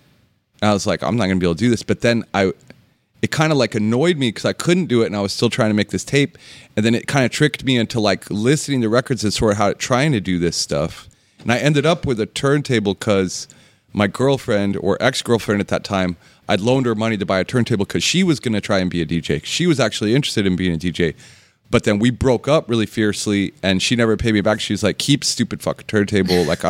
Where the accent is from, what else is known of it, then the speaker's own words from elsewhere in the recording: Phoenix, Arizona, United States; That helped me survive growing up in Phoenix, because it gives you something cool